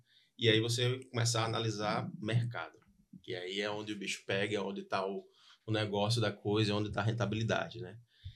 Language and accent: Portuguese; Natal, Rio Grande do Norte, Brazil; Entrei no mercado aqui de Natal mesmo. Sou natalense, sou natural daqui.